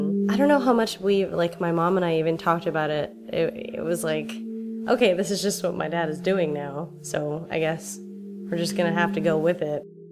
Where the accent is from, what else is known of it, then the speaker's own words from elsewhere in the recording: San Francisco, California, United States; I grew up in San Francisco, and my parents raised me in a Buddhist organization that was super diverse